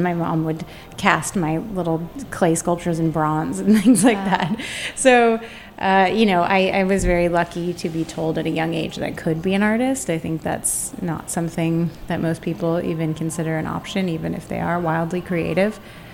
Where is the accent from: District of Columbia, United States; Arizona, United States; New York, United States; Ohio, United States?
New York, United States; But, I think growing up in New York is a very, you're immediately expected to be driven and focused.